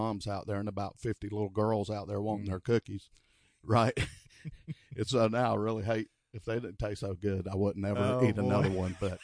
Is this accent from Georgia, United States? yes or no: yes; Atlanta, Georgia, United States; now in Savannah, United States; I'm from Atlanta, Georgia, originally. I grew up there. I went to high school there.